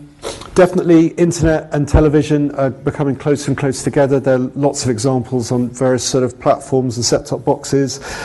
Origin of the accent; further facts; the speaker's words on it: United Kingdom; now in Prague, Czechia; Although, as you can tell, I'm a Brit. I'm now based in the office in Prague, which is where the company's headquartered